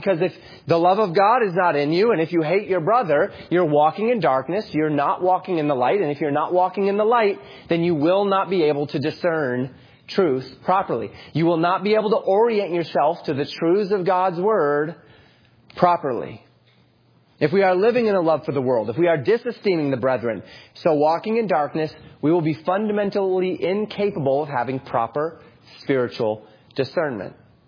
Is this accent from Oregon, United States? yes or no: no; Colorado, United States; I grew up in Colorado, and I would go hike in the mountains.